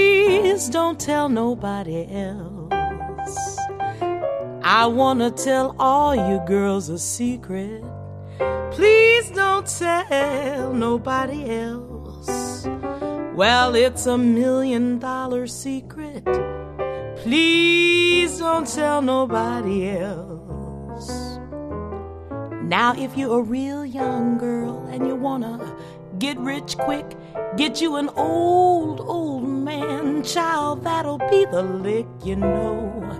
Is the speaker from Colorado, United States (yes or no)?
yes; Denver, Colorado, United States; No, actually, I grew up in Denver, Colorado.